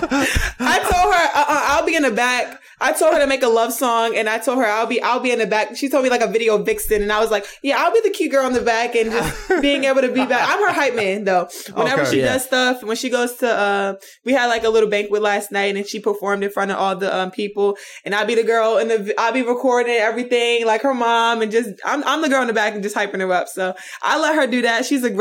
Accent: Baltimore, Maryland, United States; Growing up in Baltimore, playing outside, just being able to be so competitive.

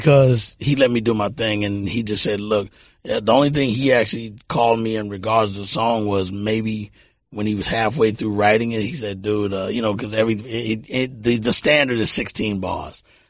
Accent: Texas, United States; I come from Texas where the white people we were around

